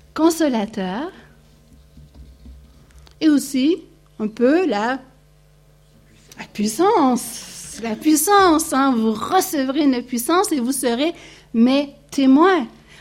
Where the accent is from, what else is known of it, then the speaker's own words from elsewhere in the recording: Quebec, Canada; moved away as an adult; now in United States; je suis partie du Québec, on est parti, on est allé vivre aux États-Unis. J'ai appris l'anglais, moi qui avais une peur bleue de l'anglais.